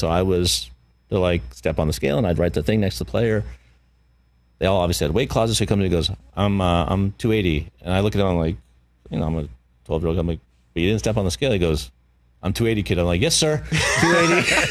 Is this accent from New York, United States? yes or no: no; Hollywood, California, United States; Look, I grew up around Hollywood, so I want to know the sports stars.